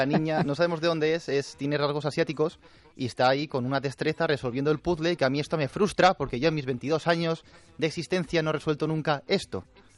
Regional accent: Alicante, Valencian Community, Spain; ¿Que me vaya a Alicante de verano de donde soy?

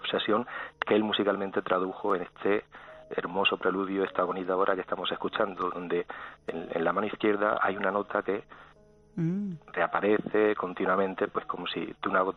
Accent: Murcia, Region of Murcia, Spain; yo soy de Murcia y sabes que Murcia y el agua es un tema que tenemos siempre candente.

